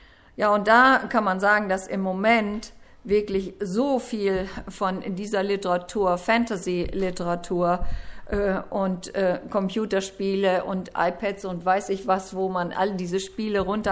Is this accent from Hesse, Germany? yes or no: yes; Hesse, Germany; wir kommen ja aus Hessen.